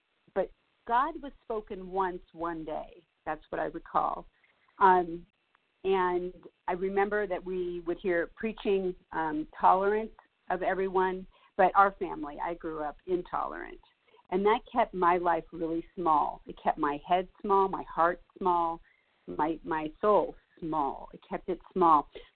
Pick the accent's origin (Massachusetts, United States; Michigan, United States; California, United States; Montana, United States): California, United States; Los Angeles; So I grew up Jewish in Los Angeles, and it was what our faith was politics, our faith was intellect